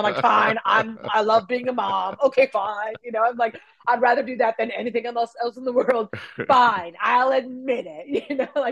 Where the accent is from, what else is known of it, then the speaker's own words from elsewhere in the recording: Winnipeg, Manitoba, Canada; this is my hometown, Winnipeg in Canada.